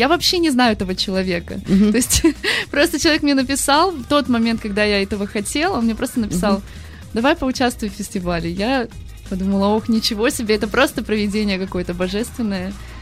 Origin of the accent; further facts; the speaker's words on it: Vladivostok, Primorsky Krai, Russia; moved away as an adult; now in Saint Petersburg, Russia; я 5 лет назад переехала в Петербург из города Владивостока, откуда я родом.